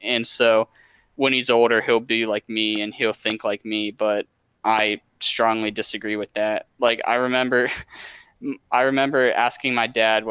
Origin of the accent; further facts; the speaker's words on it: Virginia, United States; now in Tennessee, United States; I'm from Virginia, but I moved out of Virginia about a little over a month ago to Tennessee.